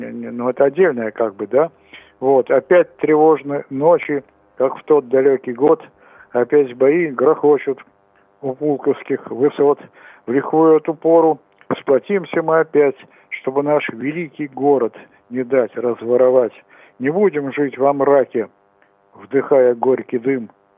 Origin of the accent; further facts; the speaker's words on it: Saint Petersburg, Russia; я ленинградец, потому что я еще блокадник, вот, поддержали этот протест, и я тоже считаю своим долгом того, что я родился и всю жизнь практически прожил в этом городе